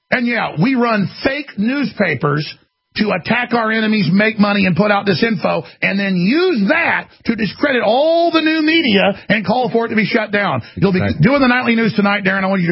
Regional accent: Dallas, Texas, United States; Listen, growing up in Texas, in Dallas, you couldn't swing a stick without hitting people that were auxiliary in the CIA.

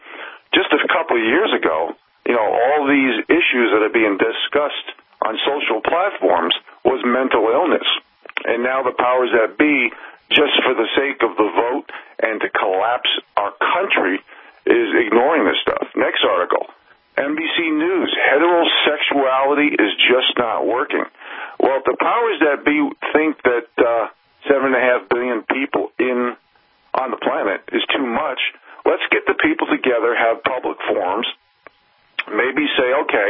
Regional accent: New York City, New York, United States; now in Montana, United States; I mean, here in Montana, I dreamed, when I grew up in New York City, I dreamed about coming to the Northern Rockies

